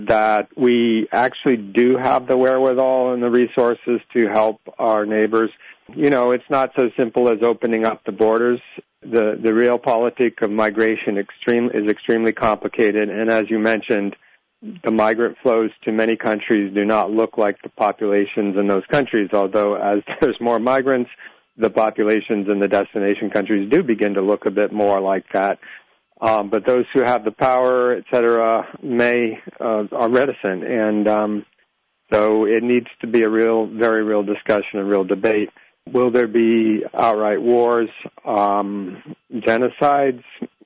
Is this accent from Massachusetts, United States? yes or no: yes; Massachusetts, United States; born or raised there; now in New York, United States